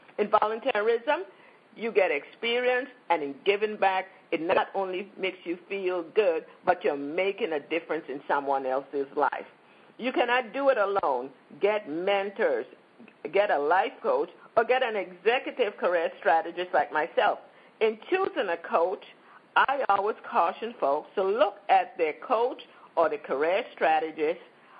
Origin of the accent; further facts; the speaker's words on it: Saint Thomas, U.S. Virgin Islands; I'm from the Virgin Islands, St. Thomas, U.S. Virgin Islands originally.